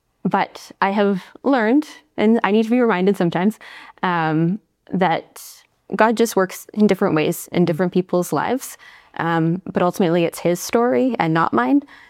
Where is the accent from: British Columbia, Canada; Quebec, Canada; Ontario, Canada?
Ontario, Canada; Peterborough; now in Kitchener, Canada; We live in Kitchener, quite close to the Kitchener site, to Cambie. I'm originally from Peterborough, and that's where all of my family is.